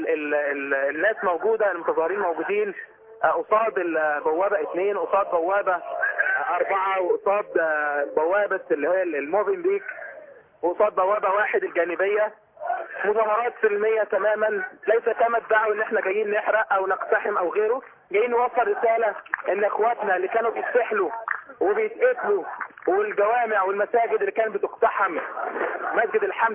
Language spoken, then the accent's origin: Arabic; Egypt; مش احنا مصريين؟